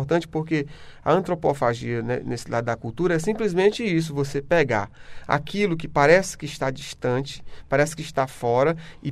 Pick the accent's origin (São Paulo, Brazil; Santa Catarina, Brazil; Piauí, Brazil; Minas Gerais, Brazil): Piauí, Brazil; Piripiri; now in Teresina, Brazil; Eu, por exemplo, sou de Piripiri e estou aqui a serviço da capital.